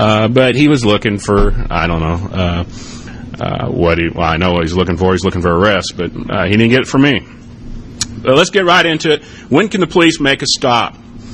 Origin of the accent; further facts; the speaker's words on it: Missouri, United States; Number two, I am a lawyer from Missouri. I have a Missouri license.